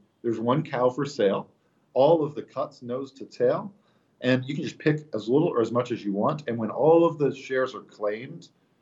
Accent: Texas, United States; born there; My background is I was born in Texas, so I'm happy to go back to my birth town.

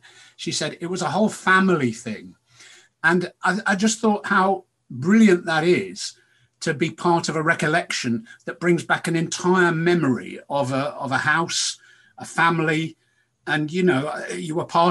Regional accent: Wakefield, Yorkshire and the Humber, United Kingdom; born there; I'm a Yorkshireman myself, you see. I was born in Wakefield.

